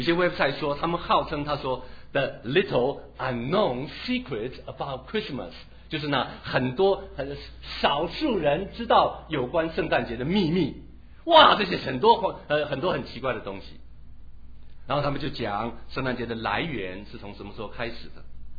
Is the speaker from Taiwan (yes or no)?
yes; Taitung County, Taiwan; also born or lived in Hsinchu; 我小时候在台东长大，后来我转学到新竹，你要说你是从哪里来的，我说台东哪里，不起眼的小城小村落。